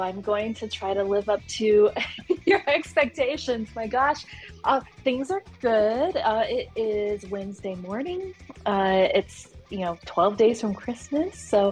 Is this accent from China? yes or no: yes; Shanghai, China; born there; English is a second language; So I was born in Shanghai, China, in the year 1985, authentic made in China person.